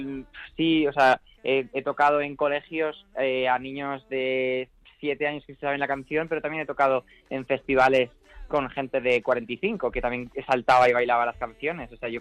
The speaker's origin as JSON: {"language": "Spanish", "town": "Zafra", "region": "Extremadura", "country": "Spain", "tie": "born or raised there", "also_born_or_lived": "Málaga", "said": "soy malagueño y en mi pasaporte y en todos lados pone que soy de Málaga, pero realmente yo nunca viví en Málaga. Yo me crecí en un pueblo de Extremadura que se llama Zafra."}